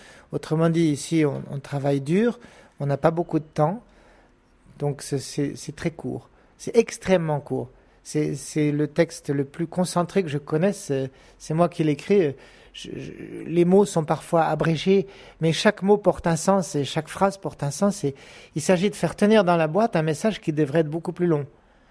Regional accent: France; now in China; C'est un monde dur ici. On est des Français du bout du monde et autour de nous, on ne vit que dans des caractères chinois et dans une langue qui n'a rien à voir avec la nôtre.

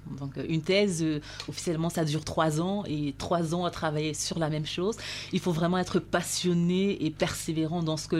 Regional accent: Cameroon; vu que je suis originaire du Cameroun

